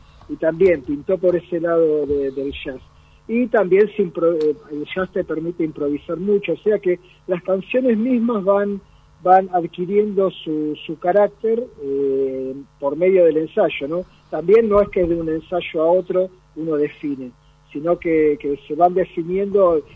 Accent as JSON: {"language": "Spanish", "region": "Buenos Aires", "country": "Argentina", "said": "que somos de Congreso y Constitución, nos quedaba muy lejos"}